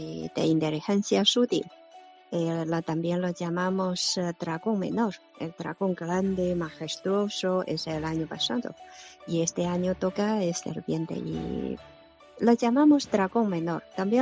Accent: China; moved away as an adult; now in Toledo, Spain; yo vine de un instituto desde China, y el propio instituto, contando con los trabajadores, las familias, ya tenemos 80.000 habitantes

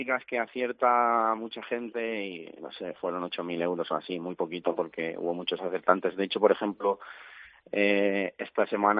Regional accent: Alcaraz, Castilla-La Mancha, Spain; soy de Albacete, bueno, me crié en un pueblo de Albacete, Alcaraz, y soy del Albacete pues de toda la vida

